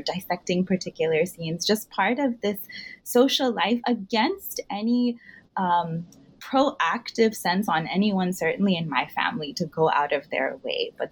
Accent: Houston, Texas, United States; I grew up in Houston in the 90s

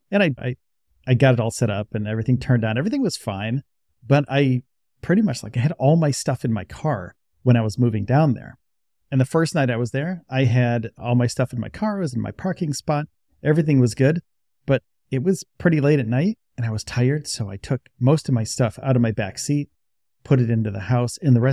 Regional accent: New York, United States; I was from New York. So I knew snow, I knew rain, like the weather was all over the place up there, right?

